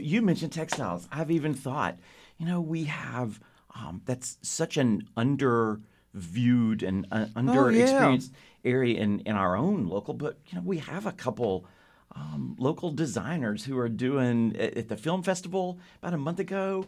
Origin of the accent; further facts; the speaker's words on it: Memphis, Tennessee, United States; also born or lived in Little Rock / Montgomery; I was born in Little Rock, lived in Montgomery for a little while, but primarily grew up in Memphis.